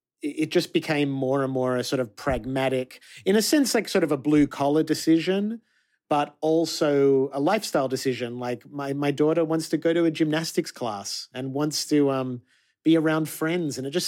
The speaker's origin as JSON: {"language": "English", "country": "Australia", "moved": "as an adult", "lives_now": "United States", "said": "Well, you know, I'm Australian, mm-hmm. and I've lived in the US for the most part since probably 96 when I finished high school."}